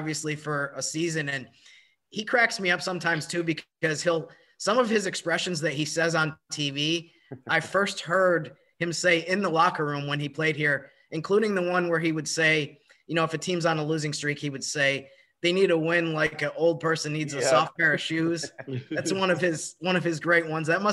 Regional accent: Northeast, United States; I remember as a kid when he did Big East games growing up in the Northeast, and I love him.

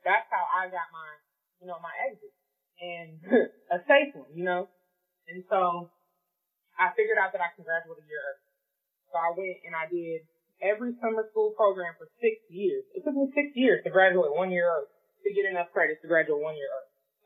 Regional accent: Oakland, California, United States; but I grew up in Oakland. I went to school in Pittsburgh, which is like 30 miles away

